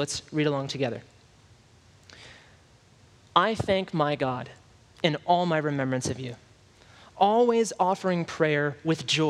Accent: Tennessee, United States; I could talk to you about Daniel Nickerson, a friend of mine who I grew up with in Tennessee

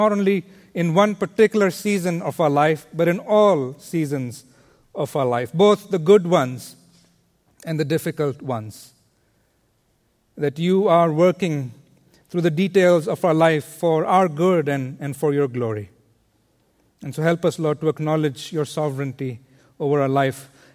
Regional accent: India; Growing up in India, I never imagined that one day I'll be here serving in ministry.

